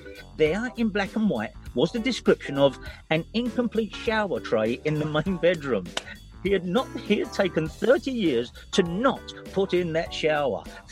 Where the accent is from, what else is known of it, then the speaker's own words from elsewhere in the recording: Deptford, London, United Kingdom; Then again, I grew up in Deptford and very few feed bags apart from Potter's horses would have been about.